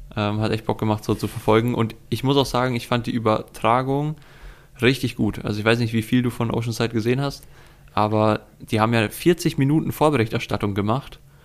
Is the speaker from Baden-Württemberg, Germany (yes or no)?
no; Bavaria, Germany; Der hatte ich schon als Kind gefühlt so von 6 bis 10. Mit denen bin ich immer durch die Dörfer bei uns in Oberbayern gerackert.